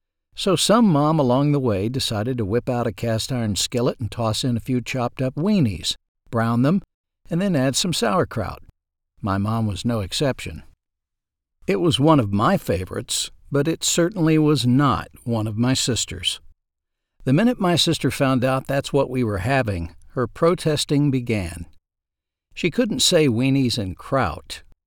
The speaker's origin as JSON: {"language": "English", "town": "Ashdown", "region": "Arkansas", "country": "United States", "tie": "born or raised there", "said": "That was my quick go-to meal growing up in Ashdown, Arkansas."}